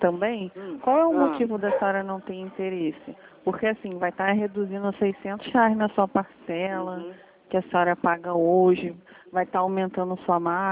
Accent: Bangu, Rio de Janeiro, Brazil; Eu sou de Bangu, totalmente

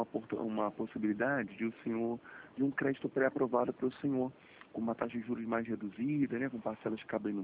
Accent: Rio de Janeiro, Brazil; Sim, sou do Rio.

